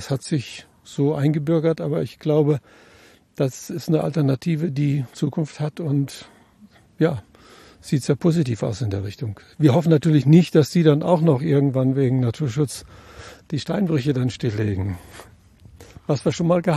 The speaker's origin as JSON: {"language": "German", "region": "North Rhine-Westphalia", "country": "Germany", "said": "Ich komme dann aus der Nähe vom Ruhrgebiet."}